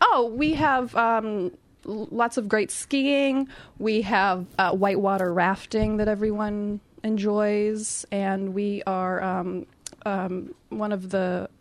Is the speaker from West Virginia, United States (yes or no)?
yes; West Virginia, United States; Okay, I'm from West Virginia in the U.S.